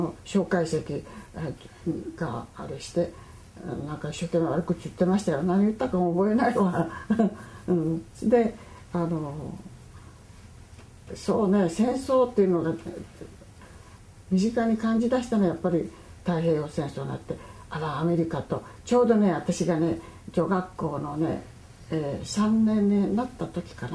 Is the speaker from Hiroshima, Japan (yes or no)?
yes; Kure, Hiroshima, Japan; born there; 大正15年10月16日、暮れで生まれたんです